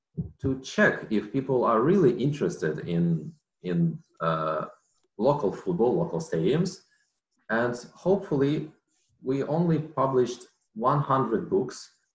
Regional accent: Kyiv, Ukraine; I'm originally not from here. I'm from Kyiv, but I just live here.

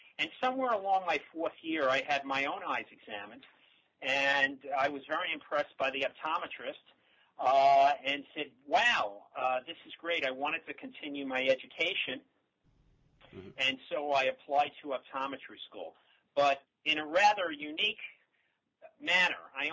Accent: New York City, New York, United States; New York City in the Bronx. I was born in the mid-1950s, a few miles from Yankee Stadium.

